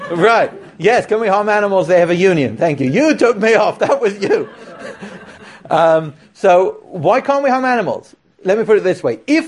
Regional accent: England, United Kingdom; I'm English.

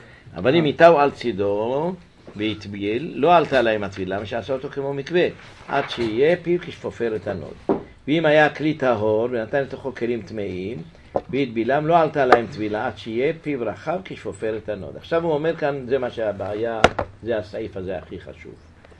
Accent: Jerusalem, Jerusalem District, Israel; עין כרם קראו לזה. היום זה ישתנה, מישהו, אתה מכיר את ירושלים? מקום יפה היה

